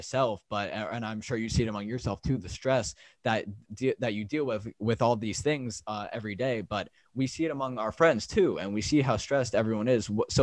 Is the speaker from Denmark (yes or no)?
no; Florida, United States; We're both from South Florida and we're both juniors in high school.